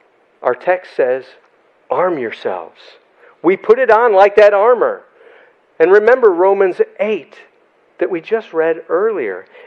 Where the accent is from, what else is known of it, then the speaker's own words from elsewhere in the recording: Chicago, Illinois, United States; Now, y'all may be saying that I still sound like I'm from Chicago. But when I go to Chicago, they say, man, you sound like you're from there.